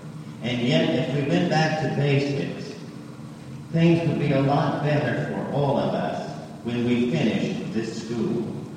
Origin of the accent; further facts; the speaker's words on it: the South, United States; because I was brought up in the Baptist religion of the South. And where I came from, it was hellfire and brimstone that was crammed down our throats.